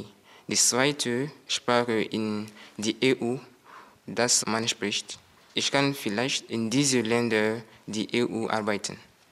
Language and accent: German; Bobo-Dioulasso, Hauts-Bassins, Burkina Faso; German is a second language; 31. Oktober 1999 geboren. Ich komme aus Burkina Faso. Dort wohne ich in der wirtschaftlichen Stadt, die lautet Bodulasu.